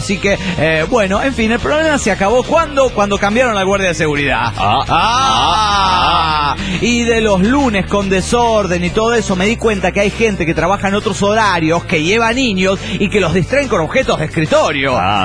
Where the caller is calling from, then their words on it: Monterrey, Nuevo León, Mexico; de Monterrey.